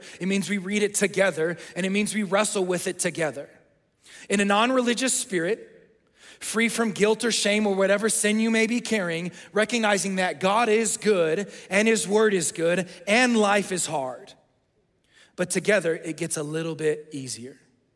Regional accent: Texas, United States; It's not the Broncos. I'm from Texas.

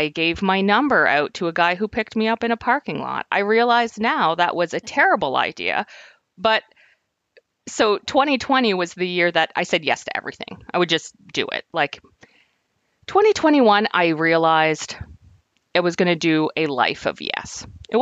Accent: New Brunswick, Canada; also born or lived in Ontario; I'm originally from Ontario. That's where I was born. We moved here when I was young. So I consider myself like from New Brunswick

